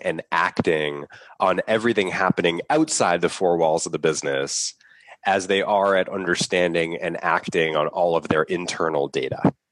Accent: Boston, Massachusetts, United States; I grew up here in Boston.

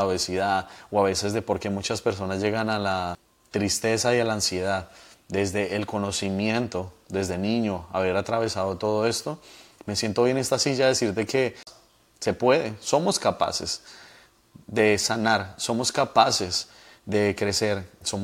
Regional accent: Colombia; now in Miami, United States; Yo soy colombiano, pero vivo en Estados Unidos, en Miami, desde hace 10 años.

